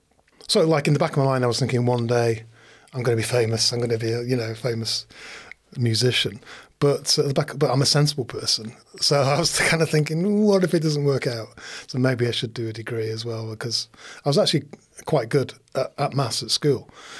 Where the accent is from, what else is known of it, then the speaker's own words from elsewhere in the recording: Manchester, North West England, United Kingdom; also born or lived in Leeds; I was actually born in Leeds, in Bramley, and my parents moved to Manchester when I was three. So I grew up in Manchester. Because my dad's from Leeds, my mum's from Manchester.